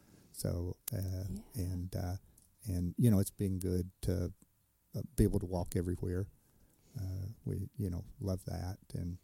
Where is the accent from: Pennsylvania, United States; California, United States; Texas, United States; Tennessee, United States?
Tennessee, United States; Kingsport; Well, I grew up in Kingsport. I knew Jonesboro. Nobody came to Jonesboro, you know.